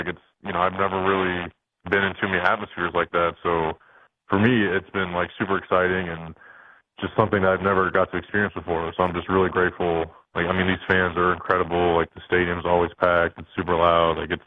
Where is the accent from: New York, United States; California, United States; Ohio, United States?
Ohio, United States; Columbus; I went to a lot growing up in Columbus.